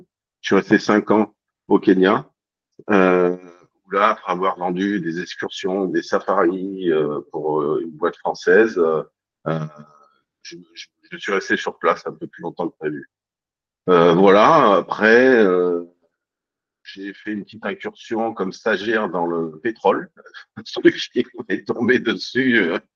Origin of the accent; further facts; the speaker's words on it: Bordeaux, Nouvelle-Aquitaine, France; also born or lived in Paris; Je suis né à Paris, j'ai vécu les 10 premières années de ma vie sur Paris, les 10 années suivantes sur Bordeaux, où j'habite toujours, donc scolarité, études, tout ça à Bordeaux